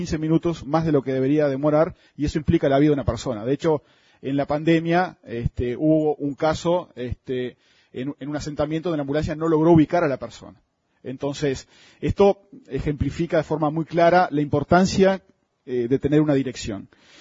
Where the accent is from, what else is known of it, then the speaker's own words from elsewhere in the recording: Minas de Corrales, Rivera, Uruguay; y yo soy de Minas de Corrales, donde no hay además números, de puerta